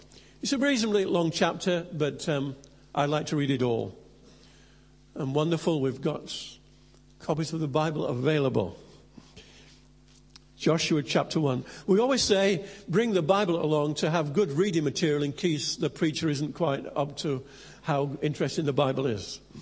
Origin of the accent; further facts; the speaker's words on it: Leeds, Yorkshire and the Humber, United Kingdom; now in London, United Kingdom; in 1983, we moved down as a family from Leeds to London.